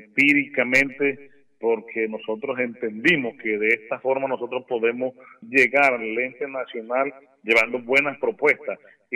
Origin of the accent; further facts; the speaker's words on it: La Guajira, Colombia; pues aquí voy a estar siempre presto pues a darle a mi pueblo guajiro la información de lo que estamos generando